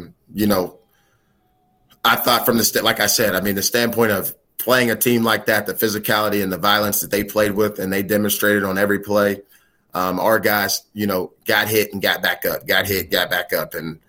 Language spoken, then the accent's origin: English; Pittsburgh, Pennsylvania, United States; I'm from the City of Champions. I'm from Pittsburgh, Pennsylvania, where we're born winners, you know what I'm saying?